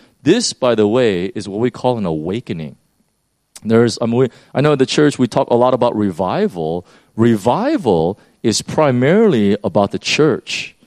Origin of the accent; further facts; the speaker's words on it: United States; I mean, I can only speak as an American to this.